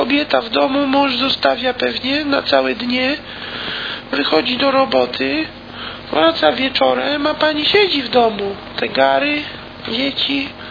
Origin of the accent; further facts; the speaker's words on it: Kłodzko, Lower Silesian Voivodeship, Poland; Ja pochodzę w ogóle z Kłodzka, od niedawna w Warszawie mieszkam.